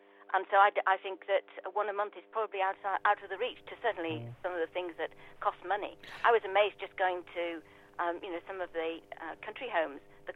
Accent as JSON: {"language": "English", "town": "Liverpool", "region": "North West England", "country": "United Kingdom", "tie": "born or raised there", "said": "Well, for me, yes, I was brought up in Liverpool"}